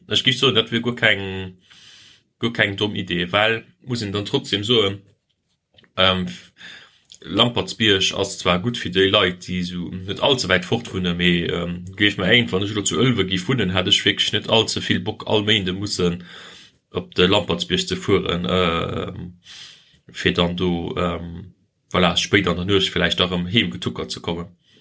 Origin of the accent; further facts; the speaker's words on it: Switzerland; was für ein richtiger Eislick als Schweizer ist, halt kein Eislick.